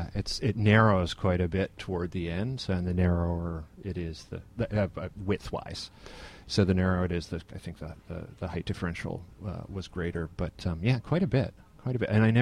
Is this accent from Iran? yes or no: no; Toronto, Ontario, Canada; No, I grew up in Toronto. So I grew up in the suburbs of Toronto.